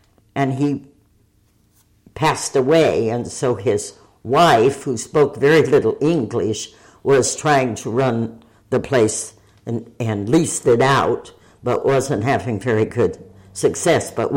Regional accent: East Moline, Illinois, United States; also born or lived in Iowa / Ohio; Illinois. I was born in Illinois, the Quad Cities, or East Moline, and then I raised my family in Illinois, Iowa, Ohio.

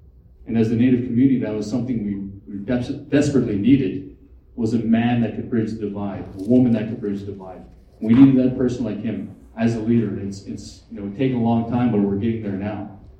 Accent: Fort Yukon, Alaska, United States; Growing up in Fort Yukon, you hear about John Fredson. And so for the Gwich'in people, you know, Gwich'in, and that's kind of like our George Washington, right?

